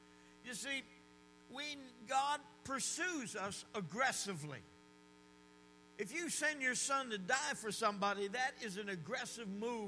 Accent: New Jersey, United States; You know, I'm from New Jersey

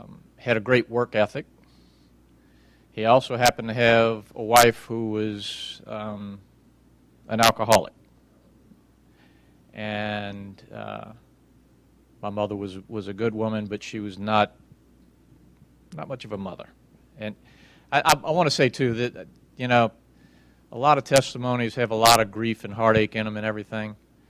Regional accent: New Orleans, Louisiana, United States; I was born and raised in New Orleans.

